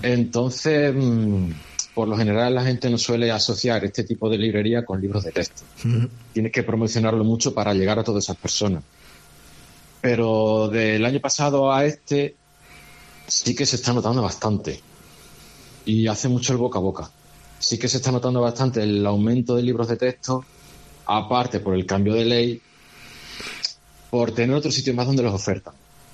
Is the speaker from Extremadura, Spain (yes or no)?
yes; Fuente del Maestre, Extremadura, Spain; now in Almendralejo, Spain; Soy de fuera, soy de Fuente del Maestre